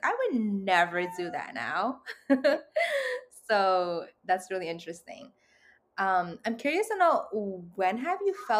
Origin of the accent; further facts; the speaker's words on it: New York, United States; I grew up on the Lower East Side, and I never thought I'd be a Brooklyn girl, and I'm a Brooklyn girl now.